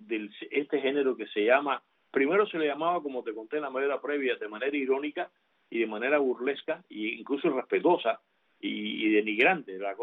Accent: Cuba; porque yo vengo de Cuba, en que todo es político

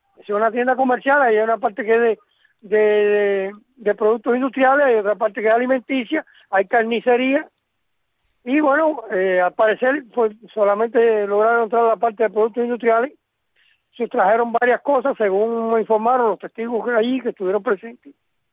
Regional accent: Santa Clara, Villa Clara, Cuba; born there; yo soy nacido en Santa Clara y me conozco mi ciudad palmo a palmo.

